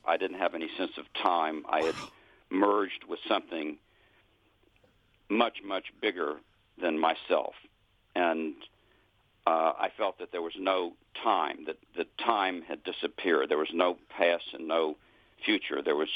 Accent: Memphis, Tennessee, United States; Well, I grew up in Memphis, Tennessee, and I was in my bedroom on the first floor

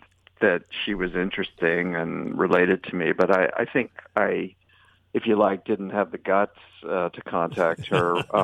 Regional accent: Bennington, Vermont, United States; born there; I was born in Bennington, Vermont

